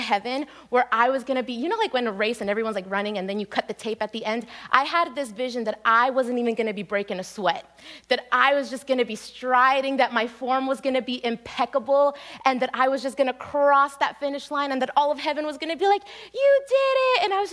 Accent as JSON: {"language": "English", "region": "New Jersey", "country": "United States", "tie": "born or raised there", "said": "growing up in New Jersey is rough, right, with the driving."}